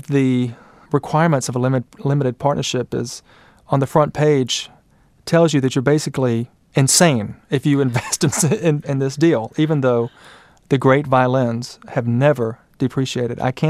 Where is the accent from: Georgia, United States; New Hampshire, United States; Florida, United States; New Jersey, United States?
Georgia, United States; Macon; I grew up with Mike in Macon, Georgia. We sang in church choir together.